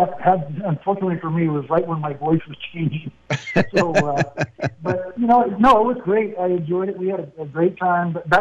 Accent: California, United States; growing up in the South Bay

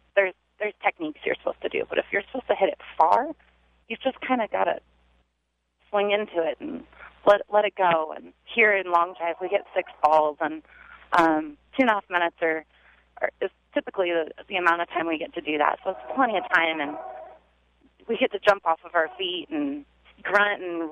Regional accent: Sacramento, California, United States; I'm from Sacramento, California. So I do a little traveling here and there

